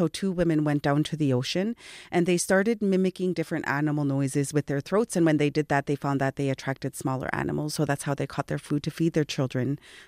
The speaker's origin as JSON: {"language": "English", "town": "Winnipeg", "region": "Manitoba", "country": "Canada", "tie": "born there", "said": "So I was born in Winnipeg."}